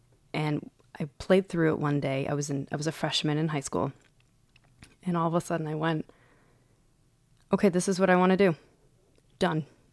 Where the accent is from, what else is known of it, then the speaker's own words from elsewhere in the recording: Ann Arbor, Michigan, United States; I grew up in Ann Arbor, and I actually started music when I was 4 on violin.